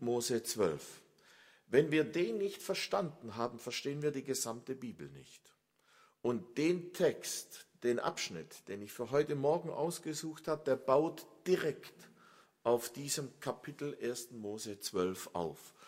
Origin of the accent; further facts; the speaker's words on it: Baden-Württemberg, Germany; also born or lived in North Rhine-Westphalia; Ich komme aus der Nähe von Stuttgart. Ich bin überzeugter Schwabe, aber ich kann tatsächlich so reden, dass man mich überall versteht. Ich habe das hart antrainiert während 3 Jahre NRW-Aufenthalt.